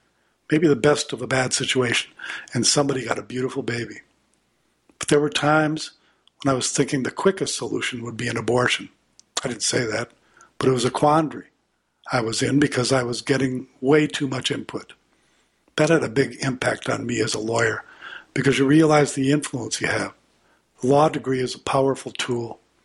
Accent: the South, United States; I grew up in the Jim Crow South, very segregated, racist society. It was almost in my DNA.

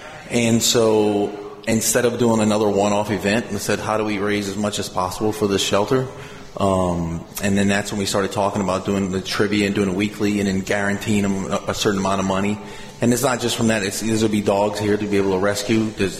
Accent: Merle, Louisiana, United States; born and raised in Merle, graduated from LSU.

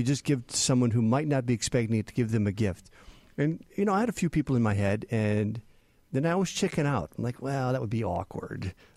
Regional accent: Illinois, United States; I'm from the North Shore, where all my Jewish friends eat Chinese and go to the movies on Christmas.

